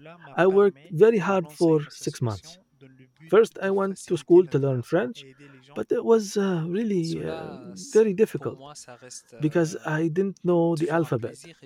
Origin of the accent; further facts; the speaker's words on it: Darfur, Sudan; now in France; I am Sudanese. I was born in Darfur. It's a region that is located in Western Sudan, a region where there was lots of unrest, a genocide for several years.